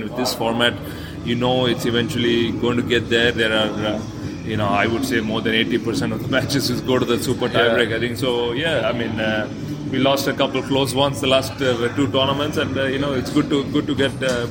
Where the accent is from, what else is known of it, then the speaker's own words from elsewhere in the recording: Bangalore, Karnataka, India; I mean, I come from Bangalore, which is altitude.